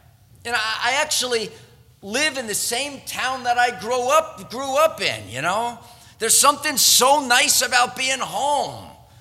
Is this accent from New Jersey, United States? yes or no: yes; New Jersey, United States; I mean, honestly, friends, I'm from Jersey, and we are the joke and sport of the Pennsylvania jokes.